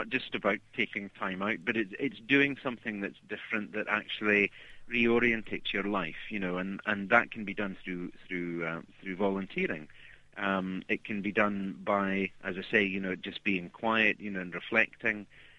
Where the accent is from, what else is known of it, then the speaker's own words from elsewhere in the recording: Dundee, Scotland, United Kingdom; accent: Scottish; now in Edinburgh, United Kingdom; Well, I'm from Dundee originally. I live just outside Edinburgh, although I work in London.